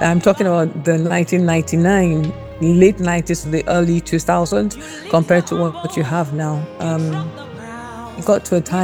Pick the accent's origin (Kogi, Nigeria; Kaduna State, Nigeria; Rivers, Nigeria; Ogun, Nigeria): Kogi, Nigeria; I'm from Kogi State, so some of these things I'm not too used to them.